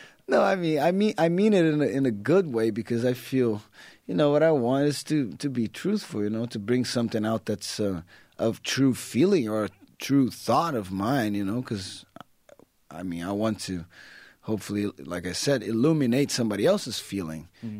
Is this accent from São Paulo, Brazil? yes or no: no; Rio de Janeiro, Brazil; away from the where I'm from. I'm from Brazil, from Rio